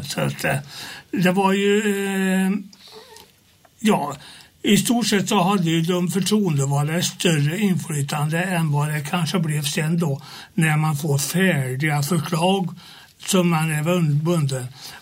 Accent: Dala, Sweden; Sen jag började skolan 1948, då var det hemma i Dala kommun.

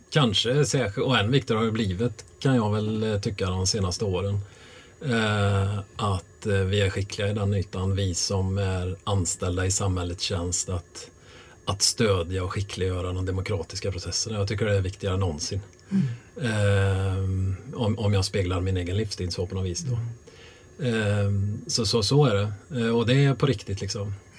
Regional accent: Västra Götaland County, Sweden; Och ta mig an en hel kommun, liksom hemma i Skaraborg tillsammans med övriga Skaraborg lockade.

